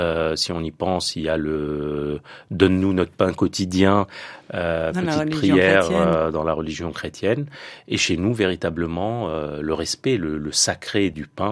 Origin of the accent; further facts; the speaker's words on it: Lebanon; Chez nous, au Liban et au Moyen-Orient, le pain sert à la fois d'aliment, mais aussi d'ustensile